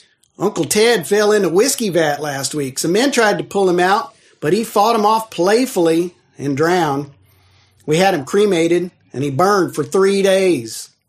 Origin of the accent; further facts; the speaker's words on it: Ohio, United States; I'm from Ohio, which is redneck country